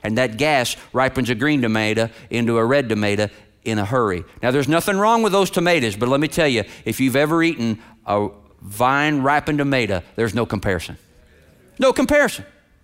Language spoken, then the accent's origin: English; Germantown, Kentucky, United States; And I was a kid from Kentucky.